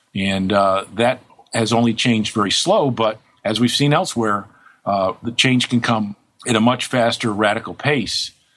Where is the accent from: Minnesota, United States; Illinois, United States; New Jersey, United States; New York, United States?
New York, United States; now in Auburn, United States; and I'm originally from New York, Western New York State, and let me tell you, I mean, I love living in the South and living in Auburn, Alabama